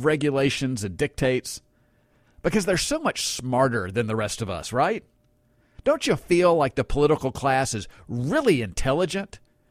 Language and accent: English; Long Island, New York, United States; born there; My family spent a good amount of time in New York. I was born in Long Island.